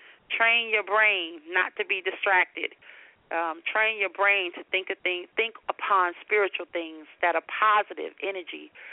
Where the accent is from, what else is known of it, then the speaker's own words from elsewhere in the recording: Manhattan, New York, United States; And I am originally from Manhattan, New York. I'm a New Yorker, so that's probably the firmness a little bit you guys hear sometimes.